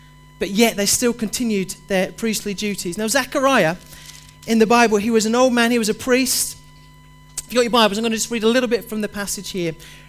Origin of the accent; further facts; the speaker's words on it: United Kingdom; It's one of the polite things that we do as British people.